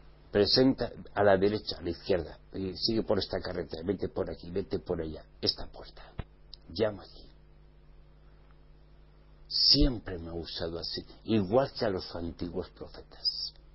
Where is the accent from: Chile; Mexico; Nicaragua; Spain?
Spain; Hace muchos años en mi tierra, en España, no había celulares.